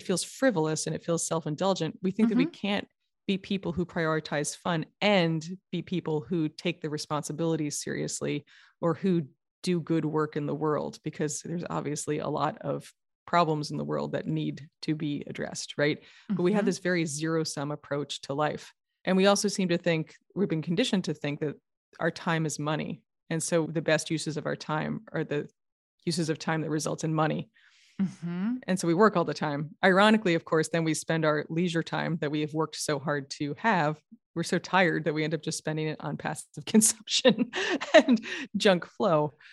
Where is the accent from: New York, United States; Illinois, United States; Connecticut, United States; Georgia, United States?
New York, United States; also born or lived in California; I'm from New York originally, so I have a low tolerance for bumper stickers.